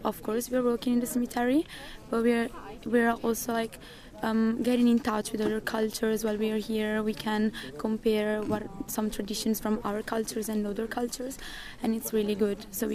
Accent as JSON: {"language": "German", "town": "Venice", "region": "Veneto", "country": "Italy", "second_language": "German", "said": "aus Venedig. Ja, aus Venedig im Norden von Italien."}